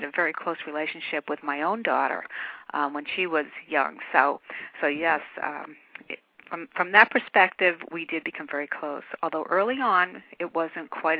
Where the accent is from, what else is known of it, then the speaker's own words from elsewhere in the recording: Boston, Massachusetts, United States; And I grew up in Boston, Massachusetts, in a working class neighborhood of Boston called Roslindale.